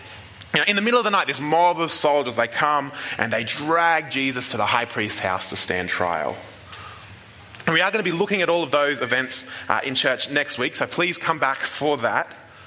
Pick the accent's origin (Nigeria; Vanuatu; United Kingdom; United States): Vanuatu; You know, it's from when I was a kid. I grew up in Vanuatu, and we had a small wharf down at the beach there.